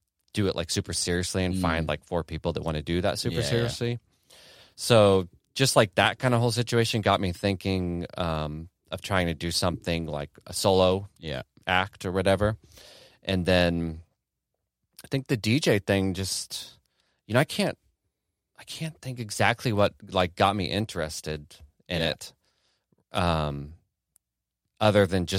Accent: Kansas City, Missouri, United States; now in Detroit, United States; I'm from Kansas City, lived in Kansas City my whole life.

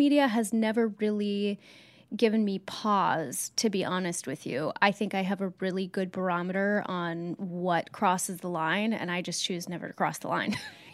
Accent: New York, United States; But I guess I'm a New Yorker, you guys.

